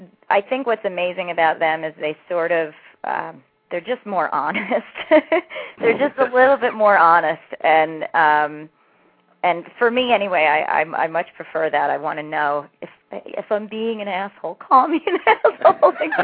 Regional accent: New Jersey, United States; You know, I grew up in New Jersey, and so there was just an immediate reaction to their time and place.

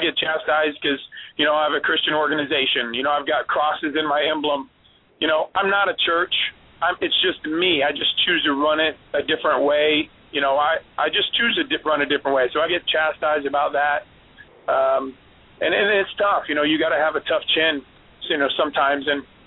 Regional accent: Iowa, United States; I'm from Iowa, you know.

